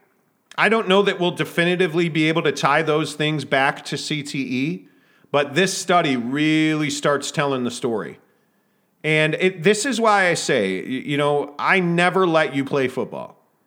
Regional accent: Chicago, Illinois, United States; Dave Duerson, who I idolized as a kid growing up in Chicago

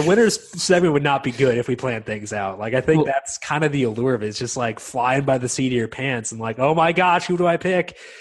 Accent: Minnesota, United States; now in Upstate New York, United States; Yeah, I'm from Minnesota, so that's basically Canada.

